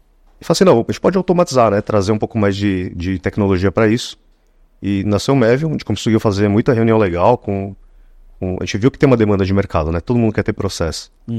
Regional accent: São Paulo, Brazil; Eu sou São Paulo, Zona Leste, São Paulo.

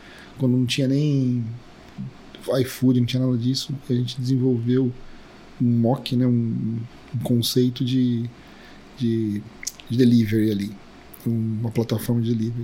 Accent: Jarinu, São Paulo, Brazil; Nasci em São Paulo e mudei para minha família toda do interior de São Paulo, chama Jarinu, a cidade.

